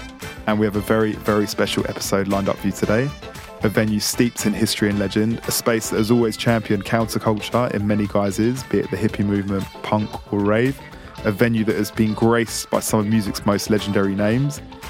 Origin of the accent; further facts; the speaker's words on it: London, United Kingdom; Having been born and raised in London, I've always been fascinated and inspired by this city's contribution to music and culture.